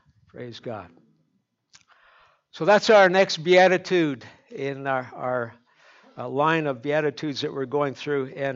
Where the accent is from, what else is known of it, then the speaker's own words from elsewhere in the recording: Canada; So, you know, being Canadian, eh? We use good Canadian maple syrup in our cooking.